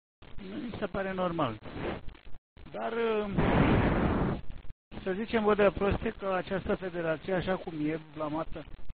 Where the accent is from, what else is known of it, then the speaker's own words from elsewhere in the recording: Romania; Dar noi suntem români, dacă se poate să plătim.